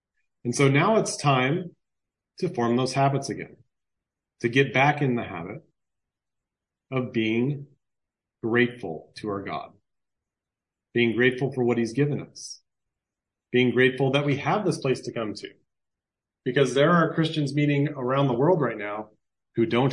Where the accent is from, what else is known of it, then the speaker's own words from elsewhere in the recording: Anchorage, Alaska, United States; I learned in Sunday school when I was growing up in Anchorage